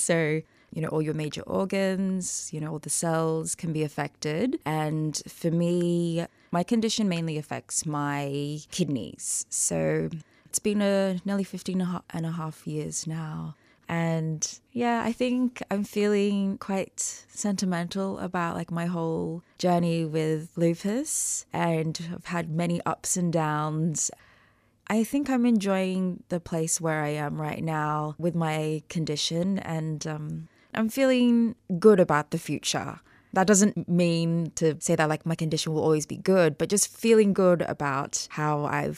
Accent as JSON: {"language": "English", "town": "Brisbane", "region": "Queensland", "country": "Australia", "tie": "born or raised there", "lives_now": "Melbourne, Australia", "said": "I'm 28 years old and I'm Fijian, born and raised in Brisbane and now living down in Melbourne"}